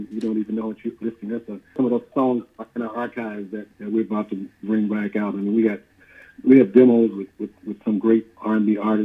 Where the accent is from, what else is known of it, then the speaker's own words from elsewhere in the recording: Louisville, Kentucky, United States; also born or lived in Cincinnati, Ohio; we're from Louisville, Kentucky and Cincinnati.